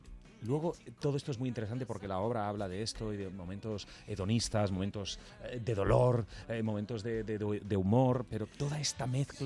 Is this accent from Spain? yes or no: yes; Altafulla, Catalonia, Spain; now in Madrid, Spain; llegaba el fin de semana y volaba para mi pueblo, para Altafulla, a darme un chapuzón.